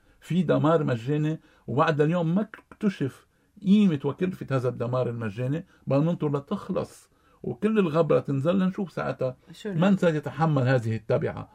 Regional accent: Lebanon; إذا كان بين نحن كلبنانيين نريد قيام الدولة

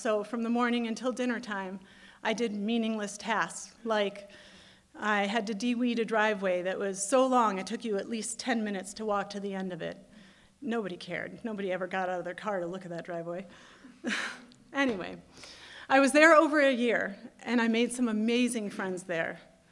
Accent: Chicago, Illinois, United States; I grew up in Chicago, surrounded by millions of people.

